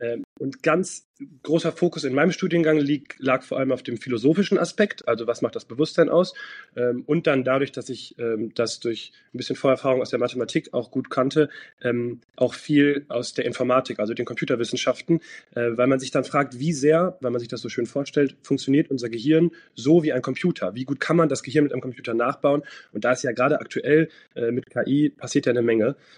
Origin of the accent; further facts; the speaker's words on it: Dortmund, North Rhine-Westphalia, Germany; moved away as an adult; Und ich bin in Dortmund geboren und da auch aufgewachsen, habe die ersten 25 Jahre meines Lebens da verbracht.